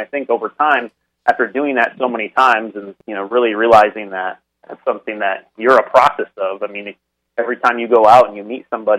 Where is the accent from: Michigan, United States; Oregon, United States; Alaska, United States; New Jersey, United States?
Michigan, United States; Hubbardston; So I grew up in Hubbardston, Michigan. It's a town right outside of Lansing, Michigan, and just a little village, about 300 people. So I'm originally from Michigan.